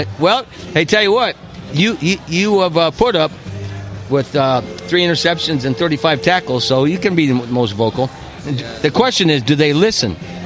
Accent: Iowa, United States; And I'm going to say, well, I'm from Iowa.

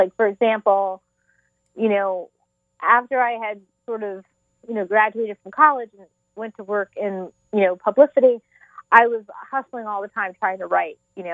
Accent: Tampa, Florida, United States; I'm also going to be at the Tampa Bay Festival of Reading, my hometown festival

